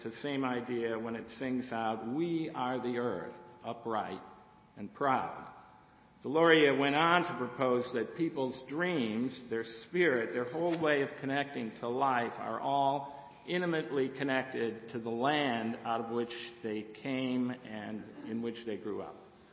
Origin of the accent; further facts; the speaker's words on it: Midwest, United States; born there; I was born in the Midwest.